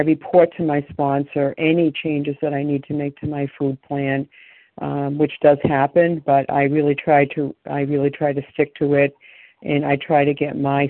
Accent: New Hampshire, United States; I'm from New Hampshire.

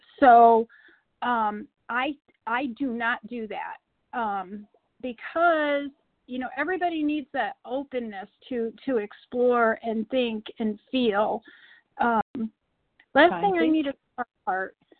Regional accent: New York, United States; I'm from New York.

